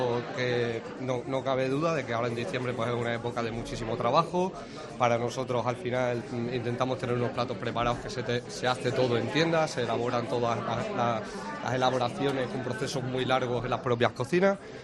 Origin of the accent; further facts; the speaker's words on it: Extremadura, Spain; A ver, yo como buen extremeño me gusta la carne, hombre.